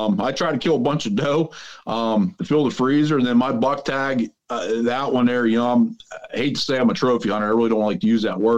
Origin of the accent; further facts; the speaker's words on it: Pennsylvania, United States; I'm from Southwest Pennsylvania.